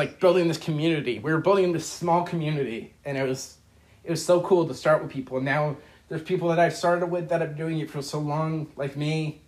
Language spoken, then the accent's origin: English; Wall Township, New Jersey, United States; now in Ocean, United States; Well, I'm from Wall Township. I live in Ocean now